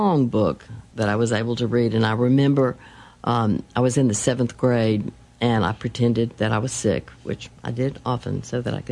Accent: Wytheville, Virginia, United States; Because I grew up in 1950 in Wytheville, Virginia, which was the site of the worst polio epidemic in the United States.

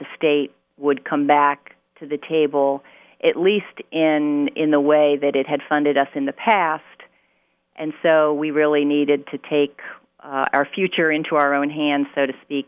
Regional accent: New Jersey, United States; now in Virginia, United States; Oh boy, I originally grew up in New Jersey, so I'm a Yankee transplant to Virginia. Love it down here. I've been here for 27 years.

